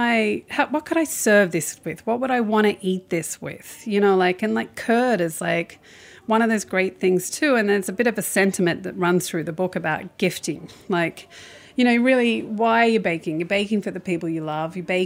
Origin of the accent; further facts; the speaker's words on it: Australia; You know, I mean, as an Australian, I can't.